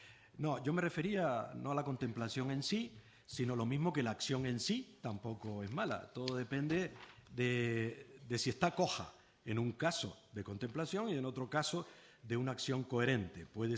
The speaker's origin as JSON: {"language": "Spanish", "region": "Canary Islands", "country": "Spain", "said": "Mire, afecta a mi propia tierra. Soy canario, como habrán notado."}